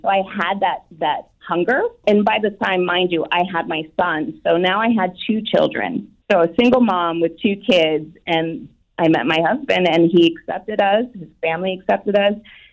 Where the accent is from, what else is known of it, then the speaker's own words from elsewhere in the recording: Scotland, United Kingdom; born there; And 9 months later, I was born in Scotland.